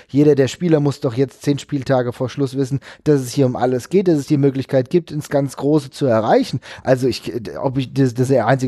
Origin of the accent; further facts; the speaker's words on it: Frankfurt, Hesse, Germany; und das wissen wir als Frankfurter sowieso